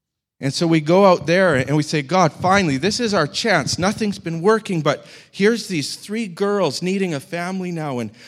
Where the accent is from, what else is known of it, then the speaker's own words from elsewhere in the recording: Canada; I didn't correct him that I'm Canadian